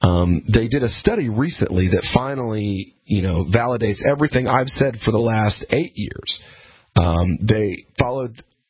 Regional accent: Tennessee, United States; So, you know, I come from Tennessee

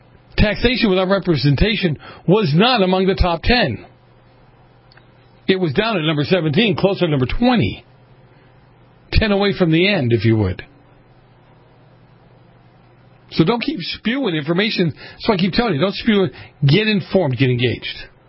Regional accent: Massachusetts, United States; One of them was my home state of Massachusetts.

